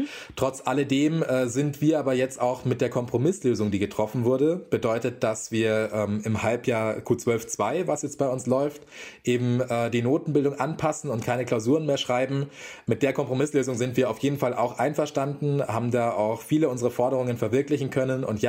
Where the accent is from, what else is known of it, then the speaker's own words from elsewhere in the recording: Munich, Bavaria, Germany; Ich hatte tatsächlich ursprünglich eine Interrail-Reise von München, wo ich herkomme